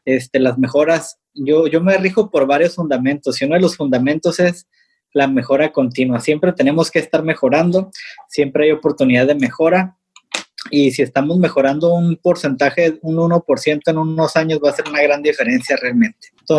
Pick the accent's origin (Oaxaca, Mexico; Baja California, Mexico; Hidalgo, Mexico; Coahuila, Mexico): Baja California, Mexico; Mexicali; now in Tijuana, Mexico; Soy de Mexicali, pero tengo como 30 años acá.